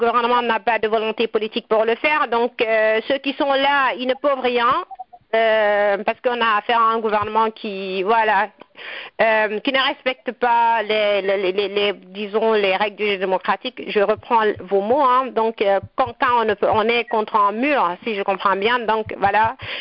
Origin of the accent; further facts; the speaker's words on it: Guinea; Nous sommes tous des Guinéens et voilà, ça devrait fonctionner comme ça.